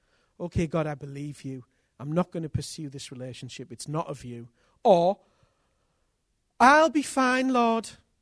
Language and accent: English; England, United Kingdom; So we're two English guys.